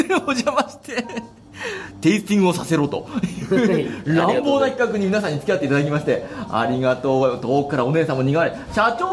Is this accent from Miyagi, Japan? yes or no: no; Kanagawa, Japan; also born or lived in Shizuoka; 僕は震災当時は静岡にいて、でも地元は神奈川で、今は神奈川横浜にいるんで